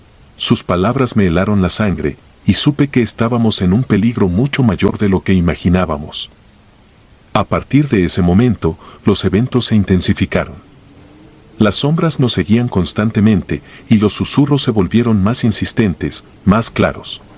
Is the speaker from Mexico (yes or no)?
no; Guatemala; moved away; Dejaré mi nombre en el anonimato, pero soy de Guatemala. En aquel entonces, en 1998, las cosas en mi país estaban cada vez peor.